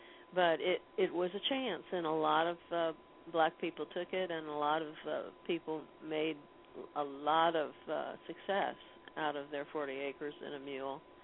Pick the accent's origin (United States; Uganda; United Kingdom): United States; the South; I was just being a Southerner and showing the Southern point of view